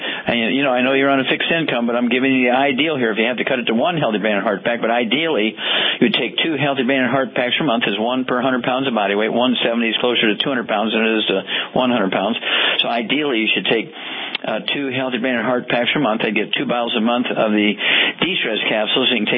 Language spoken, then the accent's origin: English; Missouri, United States; Let's go to my home state, Missouri.